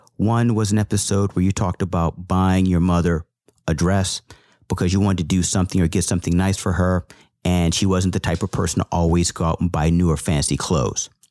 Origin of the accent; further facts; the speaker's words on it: St. Louis, Missouri, United States; now in Washington, United States; every year at Thanksgiving, I drive from the D.C. metropolitan area to my hometown of St. Louis, Missouri for Thanksgiving dinner.